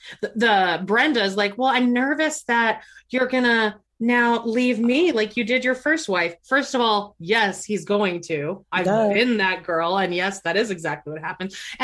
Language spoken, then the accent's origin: English; Canada; I'm Canadian, Jody.